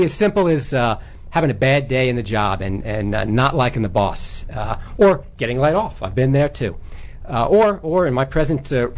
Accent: Long Island, New York, United States; Who they created such a warm environment for myself and my two sisters growing up in Long Island

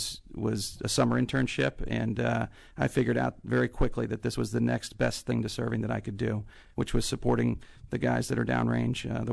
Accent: McLean, Virginia, United States; also born or lived in Connecticut; I was born in Connecticut, but I moved here when my parents were divorced when I was six. And I grew up in McLean.

